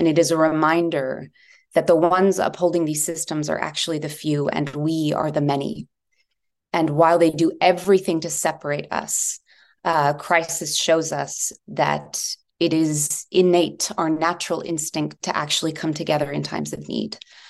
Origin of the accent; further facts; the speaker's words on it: United States; But from a very early age, I grew up in the United States.